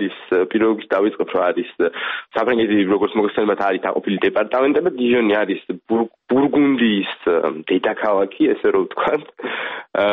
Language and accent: Georgian; Kakheti, Georgia; now in France; მე წარმოშობით კახელი ვარ